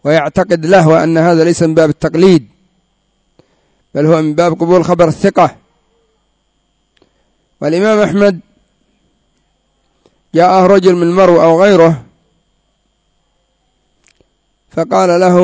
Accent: Yemen; أصحاب الجمعيات عندنا في اليمن ذهبوا من مراكز أهل السنة والجماعة

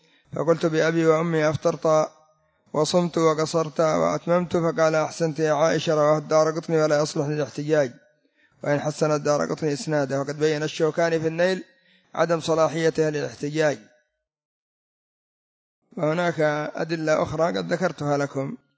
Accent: Mukalla, Hadhramaut, Yemen; مطار الريان عندنا في المكلا

